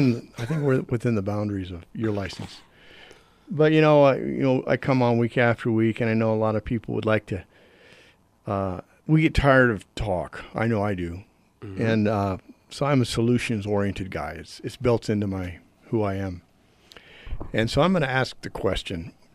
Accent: Texas, United States; born there; I forget. I was born in Texas.

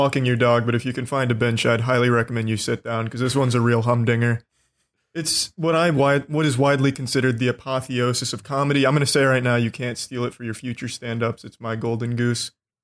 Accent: Tampa, Florida, United States; but it connects Orlando to my hometown, which is Tampa.

